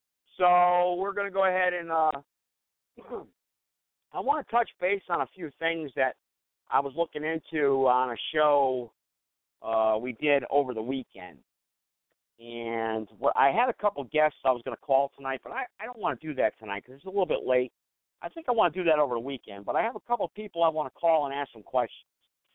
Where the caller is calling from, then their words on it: Reidsville, North Carolina, United States; Well, I'm calling from Reidsville, North Carolina. I live in Reidsville